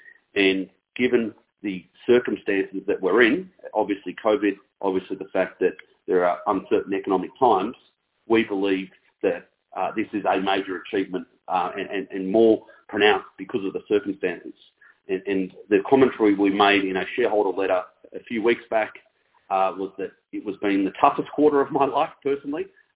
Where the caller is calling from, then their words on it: Melbourne, Victoria, Australia; CEO and co-founder of LiveTiles, and I'm calling from Melbourne